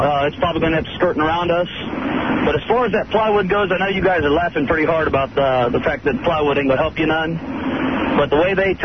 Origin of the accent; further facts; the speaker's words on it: Fort Myers, Florida, United States; Well, I was born here in Fort Myers, and I've been here for 25 years